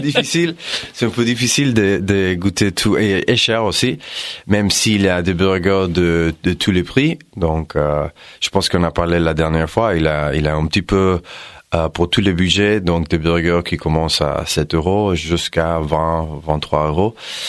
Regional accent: United States; French is a second language; now in France; comme américain, j'ai grandi aux États-Unis

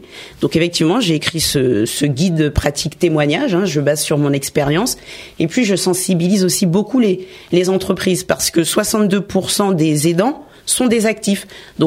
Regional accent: Villiers-le-Bel, Île-de-France, France; also born or lived in Sarcelles; J'ai grandi à Villiers-le-Bel et à Sarcelles.

